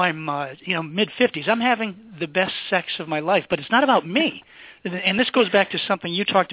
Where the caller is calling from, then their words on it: Hull, Massachusetts, United States; I'm calling from Hull Heaven.